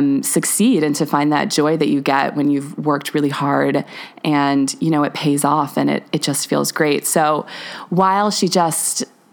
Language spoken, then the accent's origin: English; Buffalo, New York, United States; I was never like embarrassed to talk about my hometown because you just have such a deep love for this place that you grew up. But when I tell people I'm from Buffalo, New York, they have some weird tie.